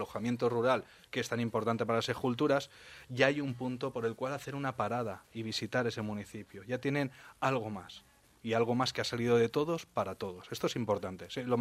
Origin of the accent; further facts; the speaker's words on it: Valencian Community, Spain; todos somos valencianos, o sea, yo estoy acostumbrado a trabajar internacional, pero vuelvo a mi casa.